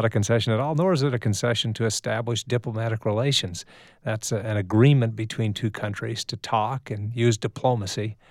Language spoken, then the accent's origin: English; United States; As an American, I ought to be able to travel wherever I want